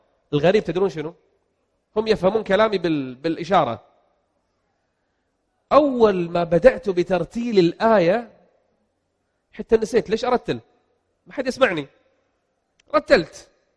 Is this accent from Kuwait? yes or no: yes; Kuwait; أنا من أهل البلد، وأكثركم يعلم أنني أيام الغزو الغاشم على بلدي الكويت جلست في الدمام 6 شهور كاملة. أنا من أهل الدمام يعني يعتبر.